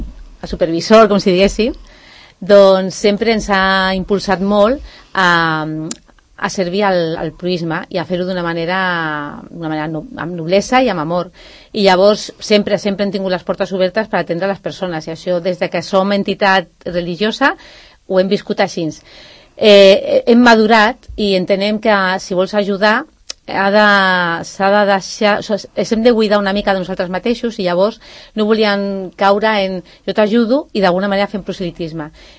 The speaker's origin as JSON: {"language": "Catalan", "town": "Sant Cugat del Vallès", "region": "Catalonia", "country": "Spain", "tie": "born or raised there", "said": "O sigui que jo sóc de Sant Cugat de tota la vida, i tot i que s'hem mogut molt amb la família, però m'estimo molt Sant Cugat"}